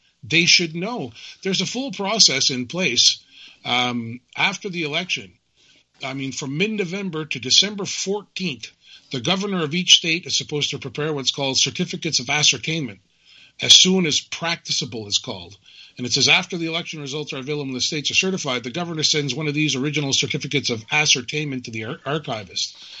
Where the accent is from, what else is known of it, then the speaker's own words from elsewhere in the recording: Canada; I'm Canadian living in rural Nova Scotia